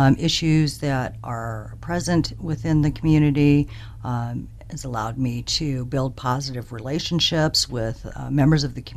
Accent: Omaha, Nebraska, United States; now in Fremont, United States; I grew up in Omaha and then moved to Fremont in 1987.

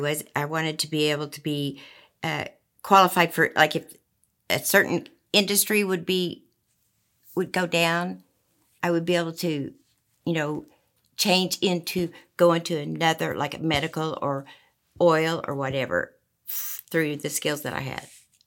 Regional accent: Midway City, Oklahoma, United States; I grew up in Midway City, Oklahoma. Tinker Air Force Base, just east of Oklahoma City.

